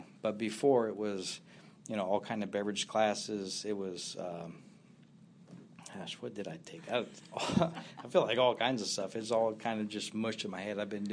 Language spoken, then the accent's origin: English; Ohio, United States; But then I moved back to my hometown. I've got two daughters there, and I was like, well, let me try to live here, but it's a super small place in Ohio.